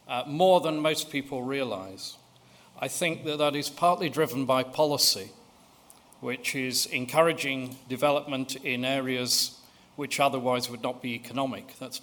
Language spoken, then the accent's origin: English; England, United Kingdom; As an Englishman, I feel daunted by the amount of talent in the room